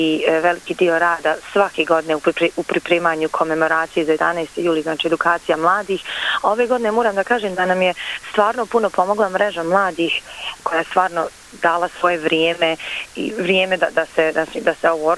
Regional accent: Srebrenica, Republika Srpska, Bosnia & Herzegovina; od nas koji potičemo iz Srebrenice, iz Podrinja

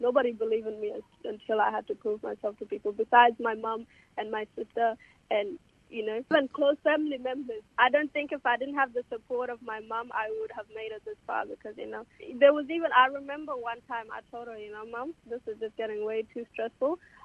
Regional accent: Kakuma, Turkana County, Kenya; born there; Yep. I was born in Kakuma.

